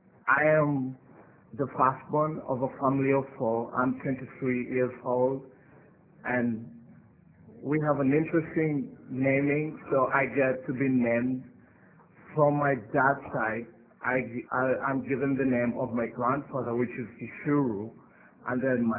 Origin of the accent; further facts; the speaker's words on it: Nairobi, Kenya; I come from Nairobi, Kenya